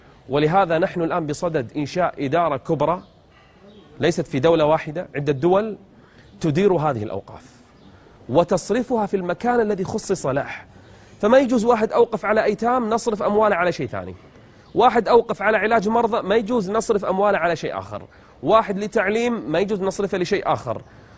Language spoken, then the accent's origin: Arabic; Qatar; عندنا في قطر نفس الشيء